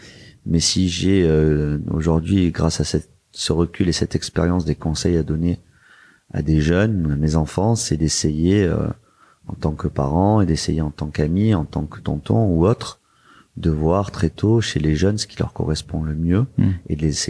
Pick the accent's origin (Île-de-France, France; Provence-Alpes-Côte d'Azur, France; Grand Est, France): Provence-Alpes-Côte d'Azur, France; Marseille; Alors, moi, je suis né et j'ai grandi à Marseille.